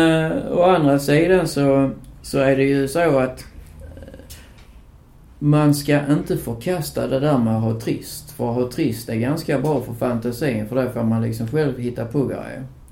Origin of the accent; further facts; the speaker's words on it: Hägersta, Skåne, Sweden; jag är 55 år gammal och född naken och tannalös i Hägersta. Utanför Lödrop. Jag är född i naturligtvis på Simrishamns sjukhus, men jag växte upp där hos min mormor och morfar.